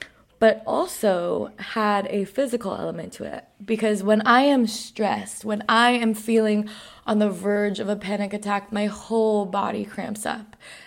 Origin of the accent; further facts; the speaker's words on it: New York, United States; I grew up around the World Trade Center post 9/11 where there was a lot of stress